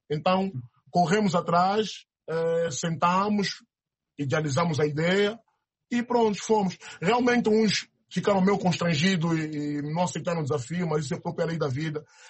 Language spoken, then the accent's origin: Portuguese; Angola; nós enquanto angolanos